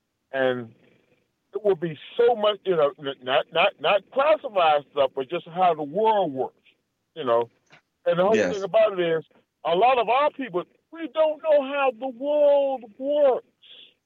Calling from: Washington, District of Columbia, United States

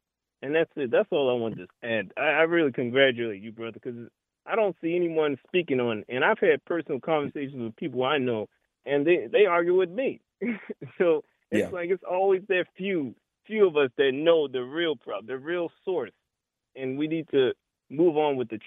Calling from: Baltimore, Maryland, United States; I'm calling from Baltimore, Maryland.

